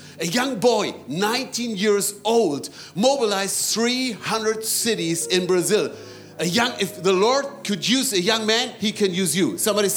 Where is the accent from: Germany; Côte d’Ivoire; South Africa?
Germany; English is a second language; Well, I grew up in Germany.